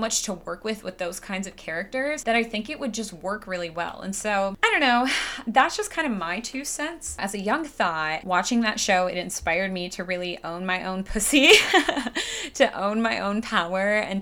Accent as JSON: {"language": "English", "region": "Michigan", "country": "United States", "said": "Whenever I say I'm from Michigan, people always assume I'm from a farm."}